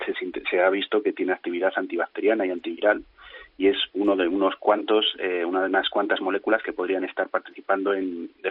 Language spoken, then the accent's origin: Spanish; León, Castile and León, Spain; yo soy de León